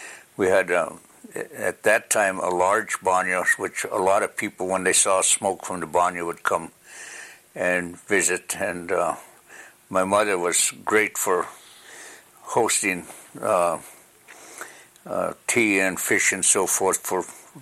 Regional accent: Seldovia, Alaska, United States; born there; I was born in Seldovia, May 28, 1933. And my father was … my mother was … Her maiden name was Ponchine.

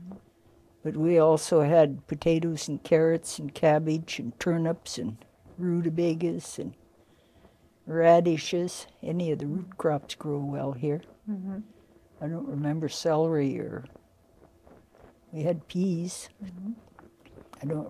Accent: Seattle, Washington, United States; born there; now in Seldovia, United States; and I was born in Seattle.

